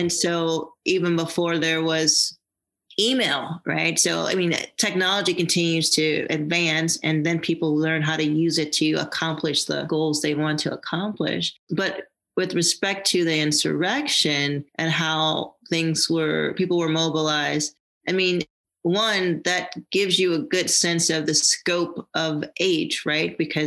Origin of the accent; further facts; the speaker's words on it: Washington, District of Columbia, United States; especially because I'm a native Washingtonian. I'm from Washington, D.C. Mm-hmm. I grew up not that far from the Capitol.